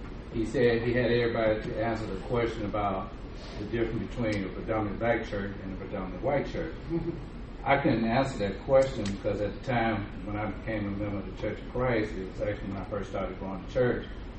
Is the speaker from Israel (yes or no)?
no; Alabama, United States; I just wanted to share, I grew up in Alabama, we talked about that briefly